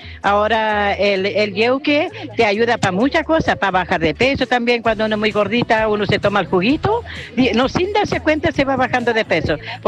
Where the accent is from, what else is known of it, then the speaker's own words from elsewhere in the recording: Alto Biobío, Biobío, Chile; Muy buenos días, señor, que yo soy de Alto Bio Bio